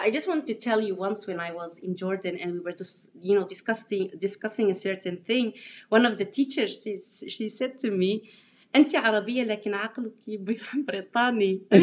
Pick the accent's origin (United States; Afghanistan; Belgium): Belgium; English is a second language; But I come from Belgium and I have to understand...